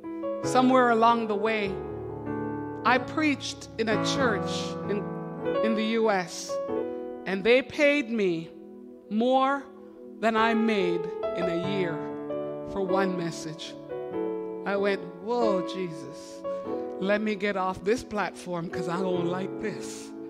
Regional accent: Montreal, Quebec, Canada; My parents, when we were growing up in Montreal, said, you will not go to that church.

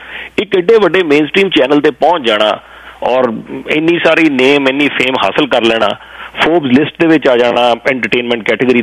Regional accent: Chandigarh, India; born there; also born or lived in Jalandhar; ਮੇਰਾ ਜਨਮ ਚੰਡੀਗੜ੍ਹ ਦਾ, ਲੇਕਿਨ ਸਾਡਾ ਪਿੰਡ ਤੋਂ ਹੁਸ਼ਿਆਰ, ਹਾਂਜੀ ਸਾਡਾ ਪਿੰਡ ਸਿਮਰਨ ਜੀ ਹੁਸ਼ਿਆਰਪੁਰ ਜ਼ਿਲ੍ਹੇ 'ਚ ਹੈ

